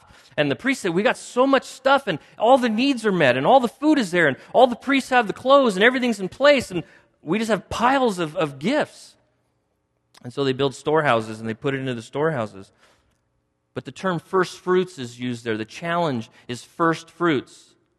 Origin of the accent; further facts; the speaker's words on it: United States; I'm an American. I'm a Westerner. I'm from the Western world.